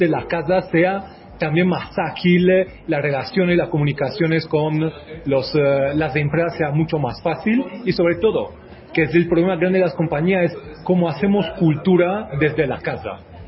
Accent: Italy; soy italiano

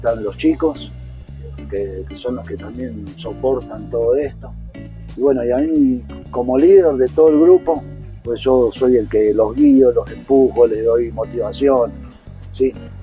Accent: Argentina; Todos los que atendemos acá somos todos argentinos.

